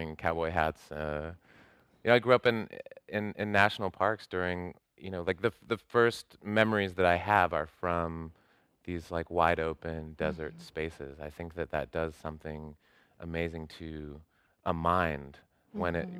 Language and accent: English; Southwest, United States; I didn't grow up right on the border. I grew up in the Southwest.